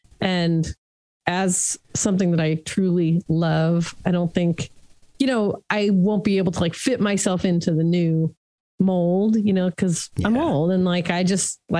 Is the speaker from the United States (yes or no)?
yes; Hollywood, California, United States; I grew up in Hollywood, California, and there was a station called KHJ